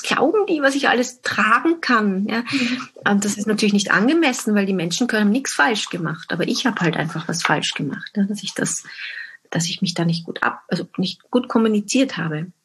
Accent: Austria; sagt man bei uns in Österreich

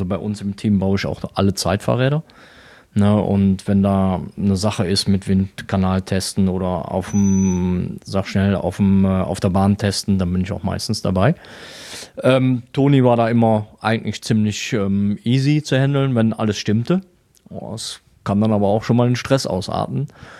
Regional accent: Würselen, North Rhine-Westphalia, Germany; now in Weisweiler, Germany; Ich bin gebürtig aus Würseln, das liegt bei Aachen, so circa 10 Kilometer, 5 bis 10 Kilometer von Aachen weg. Und bin seit knapp 9 Jahren in Weißweiler. Das liegt bei Eschweiler, also auch im Aachener Raum.

